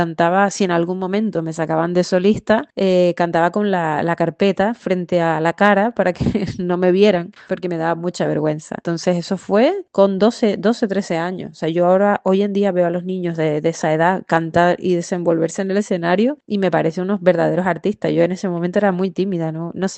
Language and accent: Spanish; Tejina, Canary Islands, Spain; tenía a su papá que dirigía una coral en mi pueblo, en Tejina.